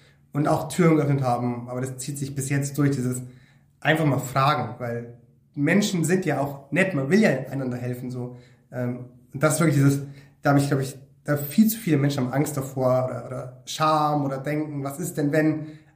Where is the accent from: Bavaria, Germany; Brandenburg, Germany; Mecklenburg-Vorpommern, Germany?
Bavaria, Germany; also born or lived in Nuremberg; now in Leipzig, Germany; ich bin in der Oberpfalz aufgewachsen, tiefstes Bayern. Und bin dann über Franken, also über die Frankenmetropole Nürnberg, wo ich meinen Bachelor gemacht habe, in schöne Leipzig gekommen. Auch wenn ich in Halle dann studiere, aber ich will nicht mehr weg.